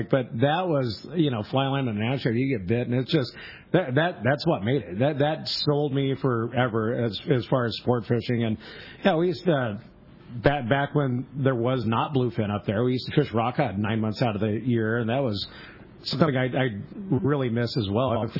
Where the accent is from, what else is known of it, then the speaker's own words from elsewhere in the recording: Fillmore, California, United States; also born or lived in Ventura; I grew up in Ventura County. I actually was born and raised in Fillmore, which is up by Magic Mountain, Ventura County, and moved to Ventura, I think I was 9